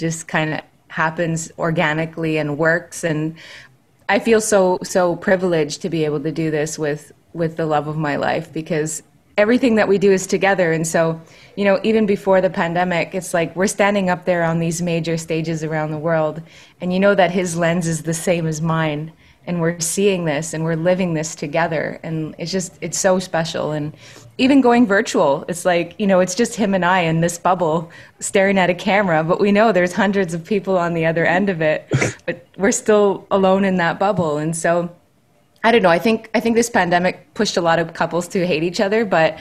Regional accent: Canada; a little girl growing up in Canada, you know, being French Canadian

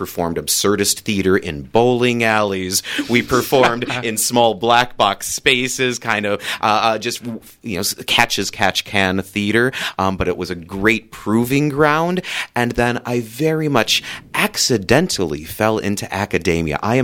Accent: Minnesota, United States; I am a Minnesotan through and through.

